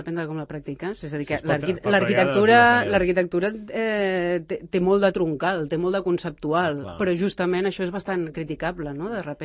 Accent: La Floresta, Catalonia, Spain; tinc passat tota la meva infància a la Floresta, una Floresta, diguem-ne, molt perifèrica

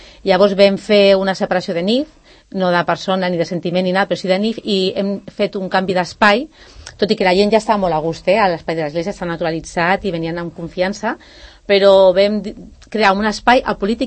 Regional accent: Sant Cugat del Vallès, Catalonia, Spain; O sigui que jo sóc de Sant Cugat de tota la vida, i tot i que s'hem mogut molt amb la família, però m'estimo molt Sant Cugat

